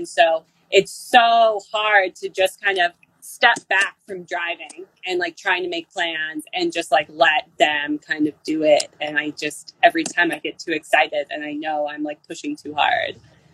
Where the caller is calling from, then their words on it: Loveland, Colorado, United States; I am calling in from Loveland, Colorado.